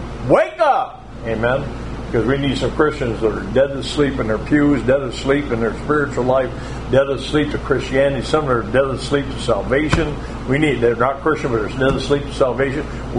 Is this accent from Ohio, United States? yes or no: yes; Ohio, United States; So where I grew up in Ohio, they had, if you turned 18 years old, you could drink what they call 3-2 beer.